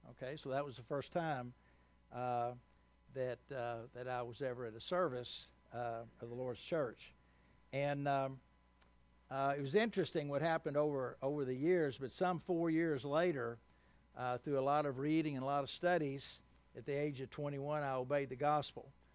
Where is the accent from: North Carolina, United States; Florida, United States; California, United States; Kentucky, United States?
Kentucky, United States; Owensboro; I grew up in Owensboro, Kentucky. Anybody know where that is?